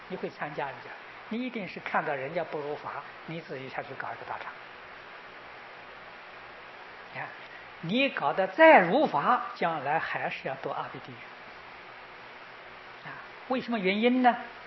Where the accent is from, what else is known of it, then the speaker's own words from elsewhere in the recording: Taiwan; 我说很可惜，我从台湾来，台湾事情一样的不知道。